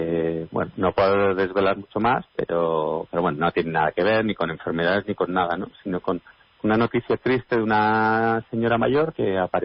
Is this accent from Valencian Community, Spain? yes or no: no; Pamplona, Navarre, Spain; now in Madrid, Spain; cuando yo llegué de Pamplona a Madrid vivía en un apartamento en Arturo Soria